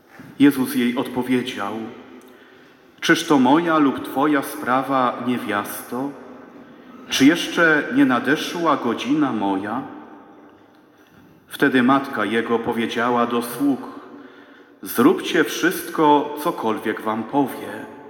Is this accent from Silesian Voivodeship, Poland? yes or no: yes; Lubliniec, Silesian Voivodeship, Poland; ja pochodzę z Lublińca, z centralnej parafii, z parafii świętego Mikołaja.